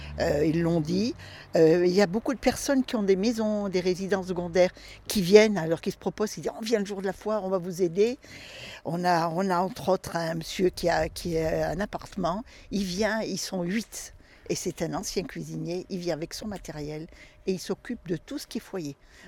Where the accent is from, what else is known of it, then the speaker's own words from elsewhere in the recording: Saint-Bonnet, France; born there; moved away as an adult; je suis bénévole. Je suis née à Saint-Bonnet, je suis partie quand je me suis mariée et je suis revenue à la retraite.